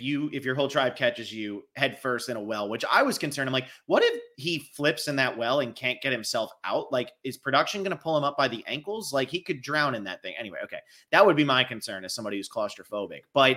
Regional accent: New Jersey, United States; I'm from New Jersey, of course.

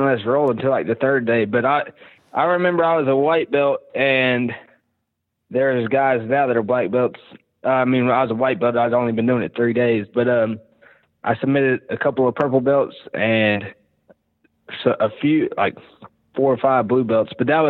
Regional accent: Georgia, United States; now in Mississippi, United States; I grew up in Georgia.

